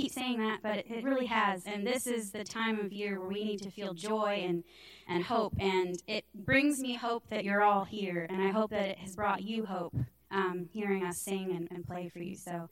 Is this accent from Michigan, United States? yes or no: yes; Michigan, United States; Y'all are going to make me cry. And I don't say y'all, because I'm from Michigan.